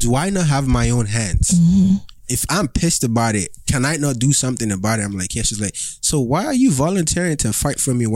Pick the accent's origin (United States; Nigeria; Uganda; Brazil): Nigeria; Oh, remember, I'm from Nigeria.